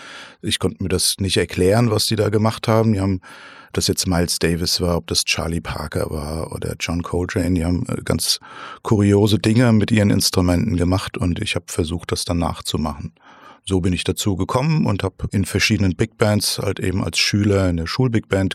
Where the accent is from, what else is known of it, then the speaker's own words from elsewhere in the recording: Lorch, Hesse, Germany; Ja, und ich komme ursprünglich aus Lorch.